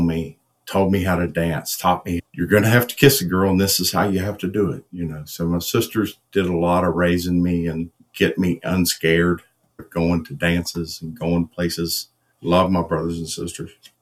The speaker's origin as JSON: {"language": "English", "town": "Sacramento", "region": "California", "country": "United States", "tie": "born there", "said": "birthday was February 19th, 1961. I was born in Sacramento, California."}